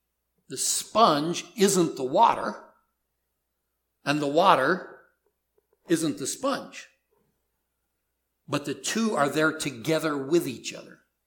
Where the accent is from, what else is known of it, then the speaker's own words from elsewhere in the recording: Wyoming, United States; I'm from Wyoming, all right?